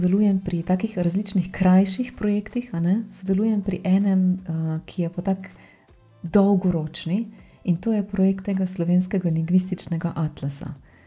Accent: Prekmurje, Slovenia; accent: Prekmurje dialect; Ja, za to mojo prekmurščino enostavno moram povedati, ko je totalno moja, čista moja.

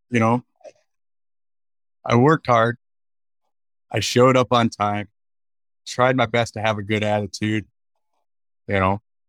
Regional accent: Michigan, United States; we got out and moved back to, I'm from Michigan originally. We moved back to Michigan for a year.

